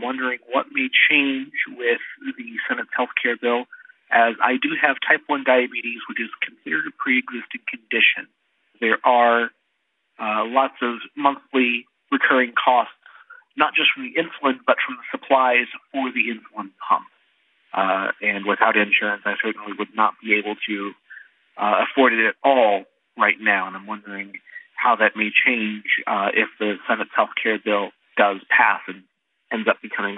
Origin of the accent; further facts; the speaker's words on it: Cincinnati, Ohio, United States; I am from Cincinnati, Ohio.